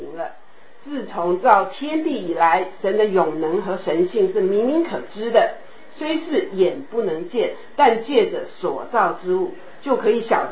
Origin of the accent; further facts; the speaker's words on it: Taiwan; 尤其我是台湾来的哈，那在各个地方都有，各种神都有。对，台湾是所有连石头都拜了